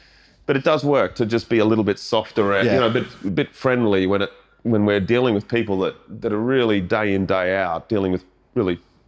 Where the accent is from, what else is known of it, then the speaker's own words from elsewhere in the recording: Australia; They remember you as the Australian guy.